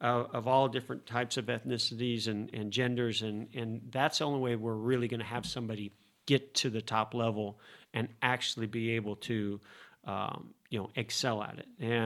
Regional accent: California, United States; Because I'm from California, number one.

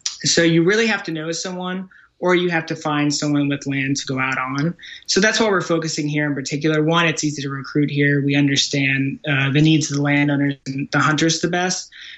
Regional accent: Richmond, Virginia, United States; now in Texas, United States; So I moved to Texas 3 years ago. I grew up in Richmond, Virginia. I grew up hunting and fishing.

